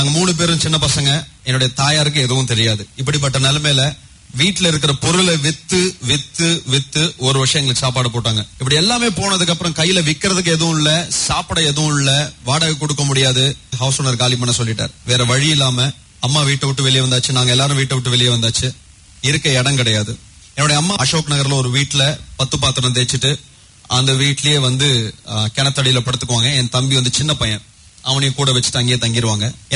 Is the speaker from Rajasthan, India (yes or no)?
yes; Kota, Rajasthan, India; என்னுடைய சொந்த ஊர் ராஜஸ்தான், கோட்டா என்ற பகுதியை சேர்ந்தவன். எங்களை வந்து ராஜபுத்திர வம்சத்தை சேர்ந்தவர்கள் அப்படின்னு சொல்லுவாங்க, ராஜ்புத் அப்படின்னு சொல்லுவாங்க.